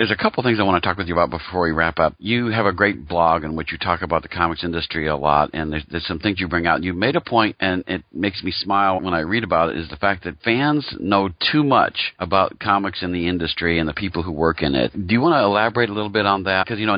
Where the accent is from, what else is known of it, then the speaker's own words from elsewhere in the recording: Pennsylvania, United States; he's from my hometown in Pennsylvania